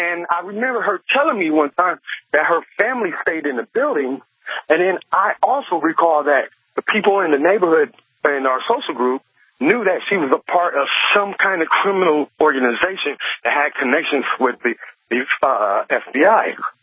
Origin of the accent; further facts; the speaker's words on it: Los Angeles, California, United States; Yes, I'm born and raised in Los Angeles. I've never left this place.